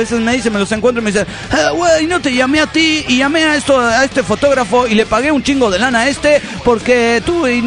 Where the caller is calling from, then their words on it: Nezahualcóyotl, State of Mexico, Mexico; de Netzahualcoyotl.